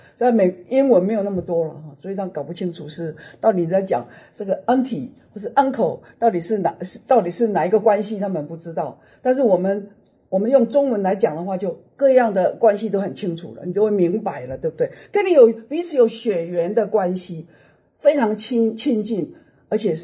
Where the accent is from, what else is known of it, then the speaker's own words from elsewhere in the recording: Taiwan; moved away as an adult; also born or lived in abroad; 活了二十几年，然后出国呢，才四五十年。那你想想看，我多少年纪了？在国外的日子长过在台湾，但是我去不掉那个口音，是不是？